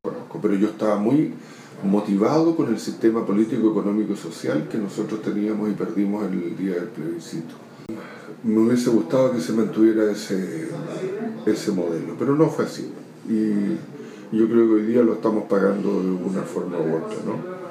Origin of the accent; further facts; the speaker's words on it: Chile; nos farreamos como chilenos una oportunidad única e irrepetible